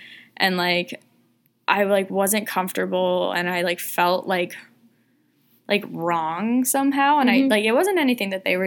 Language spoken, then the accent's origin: English; United States; Like, nationality-wise, I am American, like, through and through.